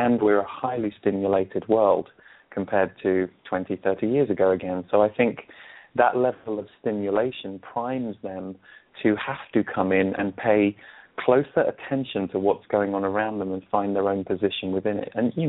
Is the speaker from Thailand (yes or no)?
no; England, United Kingdom; I'm 38 years old, and when I was a child growing up in England